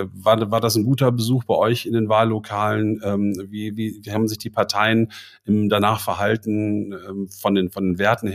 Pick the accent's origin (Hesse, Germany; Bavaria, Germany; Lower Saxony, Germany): Lower Saxony, Germany; born there; ich bin der gebürtige Emsländer, du ja auch